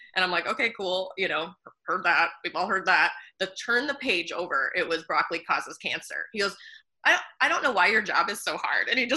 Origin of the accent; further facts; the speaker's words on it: Nebraska, United States; I grew up in Nebraska and my nutritional and diet issues were because I was allergic to Nebraska.